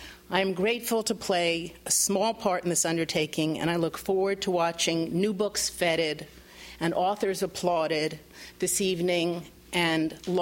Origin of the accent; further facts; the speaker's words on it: New York City, New York, United States; I've felt a special interest in books about my hometown, where my great-great-grandparents grew up and six generations of my family have lived here. New York City has, of course, unlimited depths to plumb